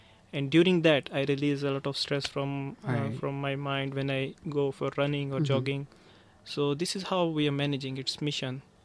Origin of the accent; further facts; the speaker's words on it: Pakistan; moved away as an adult; now in South Sudan; I'm from Pakistan, so we don't know much about the South Sudan